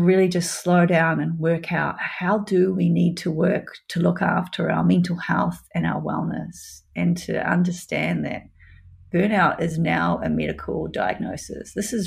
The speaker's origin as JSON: {"language": "English", "country": "New Zealand", "said": "I just read this morning the latest stats for New Zealand, my home country."}